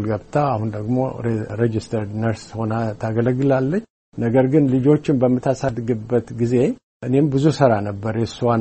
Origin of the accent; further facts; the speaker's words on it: Addis Ababa, Ethiopia; ይሄ እኔ ጓደኛ ከወሊሶ ነው፣ እኔ ከአዲስ አበባ ነኝ።